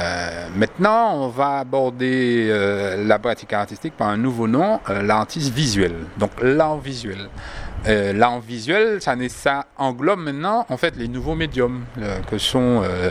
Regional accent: Martinique; je suis de la Martinique … j'ai près de 47 années d'existence

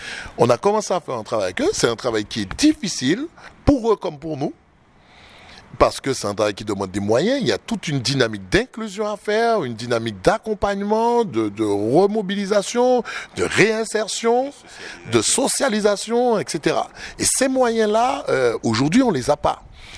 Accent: Nice, Provence-Alpes-Côte d'Azur, France; Oui, je suis né à Volga-Plage. Je suis né, j'ai grandi et j'habite à Volga-Plage. Oui, oui, je suis du quartier.

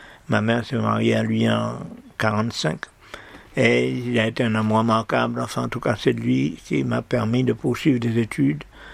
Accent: Sainte-Luce, Martinique, France; Je suis né à Fort-de-France.

